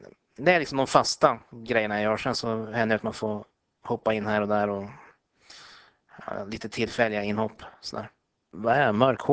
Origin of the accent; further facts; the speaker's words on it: Umeå, Västerbotten County, Sweden; Nej, jag är från Umeå.